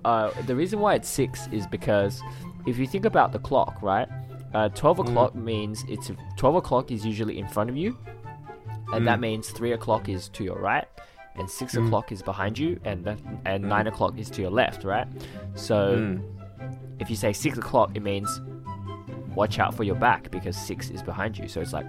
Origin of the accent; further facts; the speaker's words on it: Australia; I'm Australian.